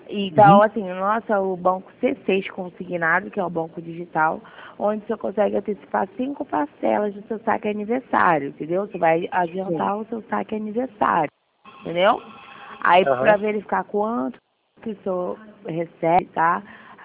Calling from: Rio de Janeiro, Brazil; Não, eu tô falando do Rio de Janeiro.

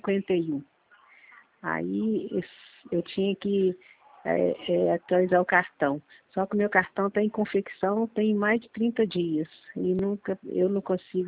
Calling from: Betim, Minas Gerais, Brazil; eu sou aqui de Minas Gerais, estou no Betim, estou em Fazenda.

